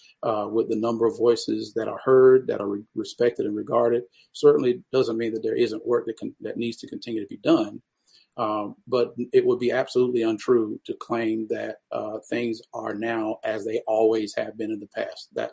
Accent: North Carolina, United States; I was actually preparing to become a school administrator in my home state of North Carolina.

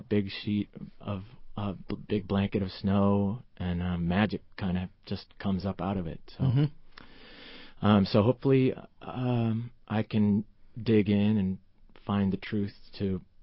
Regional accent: Cleveland, Ohio, United States; also born or lived in New York City; I grew up in Cleveland, Ohio

